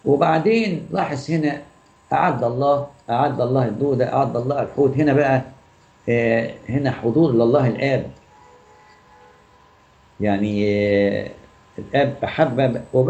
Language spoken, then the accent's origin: Arabic; Egypt; والناس كلها عندنا في مصر طبعا في كل البلاد بيحتفلوا